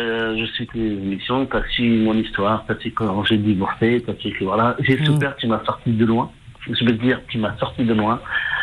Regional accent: Algiers, Algiers Province, Algeria; On chante du chabi, je suis algérois.

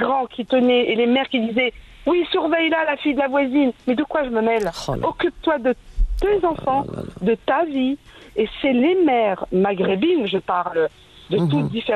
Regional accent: France; moi je suis française, d'origine maghrébine, et je l'assume.

